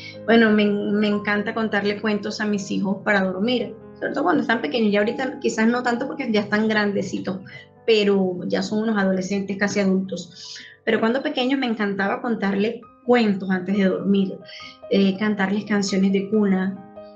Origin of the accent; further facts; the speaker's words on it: Calabozo, Guárico, Venezuela; Y empecé a participar en múltiples actividades culturales dentro de mi pueblo Calabozo, a nivel de las distintas comunidades.